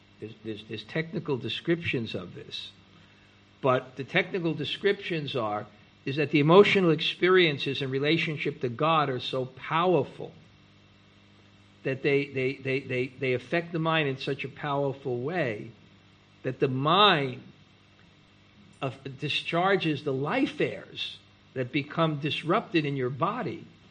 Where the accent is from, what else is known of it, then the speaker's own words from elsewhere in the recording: New York, United States; I especially couldn't figure out the quality offenseless, because I was from New York.